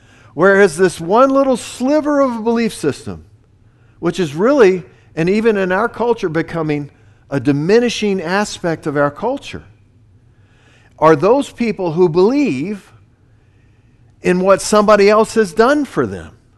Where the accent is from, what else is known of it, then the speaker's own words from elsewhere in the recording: Virginia, United States; born there; It's not that I was born in Virginia or what my family was or what was the heritage of my family or any of these things.